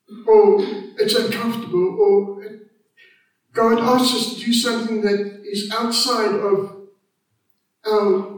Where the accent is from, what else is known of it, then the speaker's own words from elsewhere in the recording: South Africa; I'm a South African. I grew up in a racist society. I grew up in a white culture.